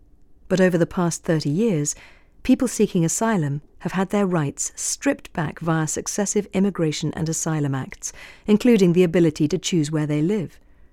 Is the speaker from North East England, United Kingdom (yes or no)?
yes; Newcastle, North East England, United Kingdom; In my hometown, Newcastle, Lindsay Cross was running the West End Refugee Service